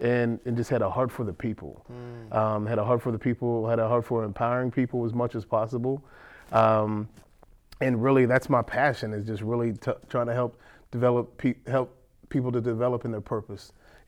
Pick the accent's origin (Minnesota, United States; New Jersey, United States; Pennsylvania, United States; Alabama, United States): Pennsylvania, United States; Pittsburgh; I was born and raised over in Overbrook.